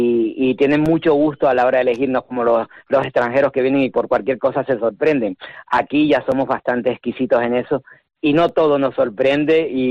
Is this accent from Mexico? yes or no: no; Santa Cruz de Tenerife, Canary Islands, Spain; todos los que somos chicharreros y de Santa Cruz, pues hemos vivido el carnaval desde muy chiquitito